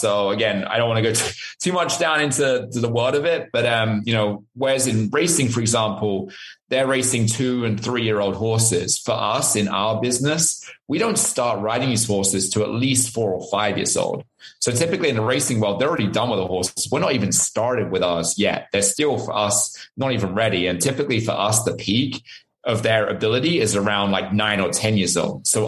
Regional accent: England, United Kingdom; when I was a kid, I grew up in the English countryside

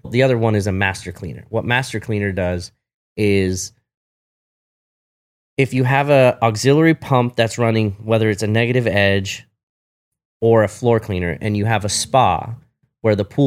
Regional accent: Huntington Beach, California, United States; yeah, I grew up surfing in Huntington.

